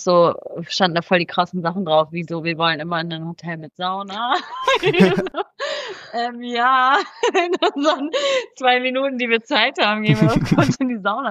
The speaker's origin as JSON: {"language": "German", "region": "Baden-Württemberg", "country": "Germany", "said": "Ich komme aus der Nähe von Freiburg, also auch aus dem Süden"}